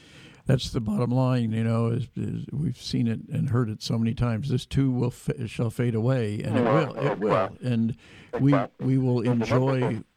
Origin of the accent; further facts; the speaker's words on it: Davis, California, United States; I know in my hometown of Davis, one of the big events of the Christmas season was the children's Nutcracker